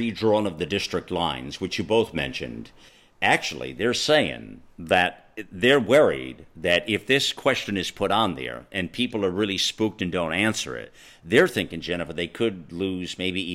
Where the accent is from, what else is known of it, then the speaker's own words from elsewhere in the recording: California, United States; I apologize to you as a Californian, but as an American, you're right.